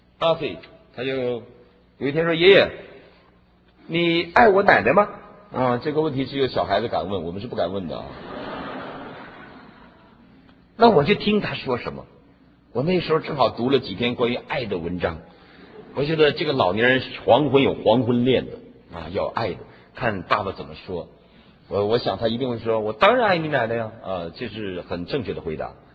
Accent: Shandong, China; 所以我们山东人就叫做严父慈母，慈母

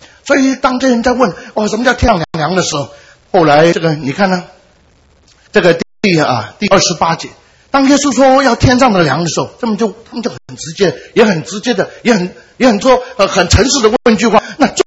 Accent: Guangdong, China; 我的是北方，我是广东人

